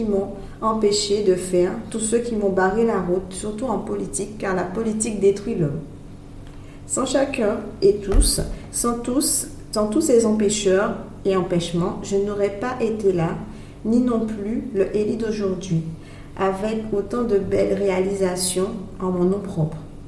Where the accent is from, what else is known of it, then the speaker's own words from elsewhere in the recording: Morne-à-l'Eau, Guadeloupe, France; Non. Je suis guadeloupéen et surtout mornalien.